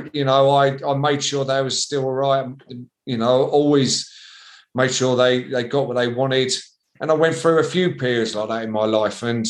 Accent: Eastbourne, South East England, United Kingdom; now in Kent, United Kingdom; No, I'm Eastbourne originally. I was born in Eastbourne, went to school in Eastbourne.

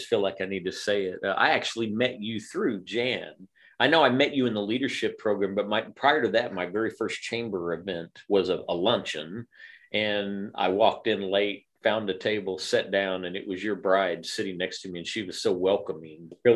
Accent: Lawton, Oklahoma, United States; I grew up in Lawton, Oklahoma. Fort Sill is there, and I used to watch Chinooks fly in and out of Fort Sill all the time.

